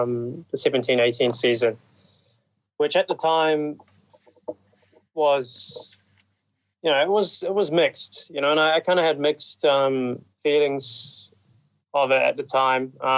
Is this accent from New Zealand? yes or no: yes; New Zealand; one of my best friends actually, Mitch Evans, you know, we grew up together in New Zealand.